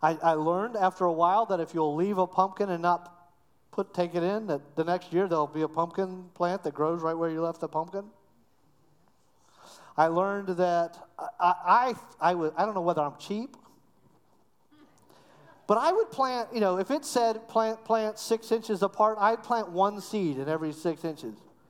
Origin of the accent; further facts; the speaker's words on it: Cocoa, Florida, United States; I grew up in Florida in Cocoa, so a little bit farther down the coast.